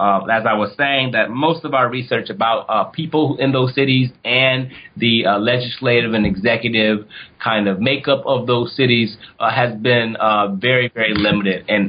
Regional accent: Ohio, United States; One, on full disclosure, I'm from Ohio.

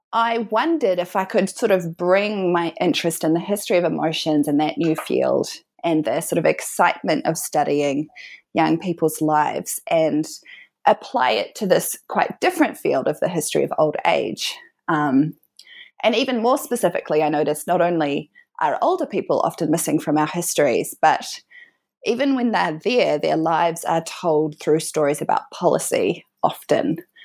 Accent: New Zealand; now in Melbourne, Australia; I'm from New Zealand. So I studied at the University of Auckland first

